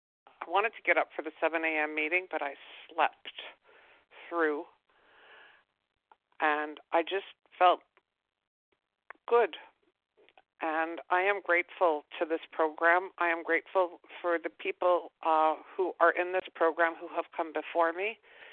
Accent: Toronto, Ontario, Canada; I'm from Toronto

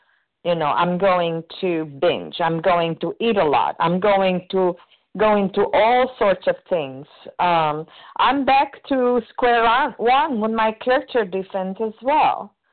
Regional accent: South Carolina, United States; Good morning. You are close. I'm from South Carolina.

